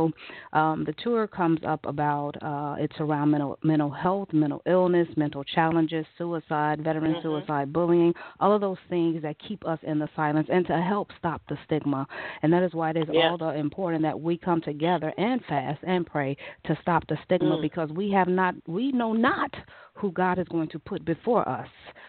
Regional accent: Gary, Indiana, United States; We'll be in Gary, Indiana, my hometown, July 28th.

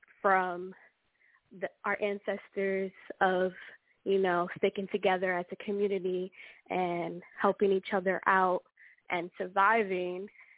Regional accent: Pennsylvania, United States; I'm from Pocono Mountains. I'm on Lenape territory.

